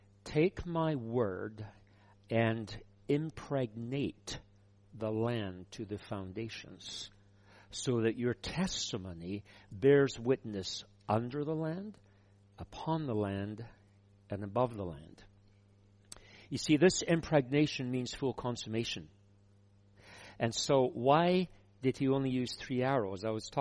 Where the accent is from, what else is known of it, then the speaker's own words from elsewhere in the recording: Scotland, United Kingdom; Well, I'm Scottish.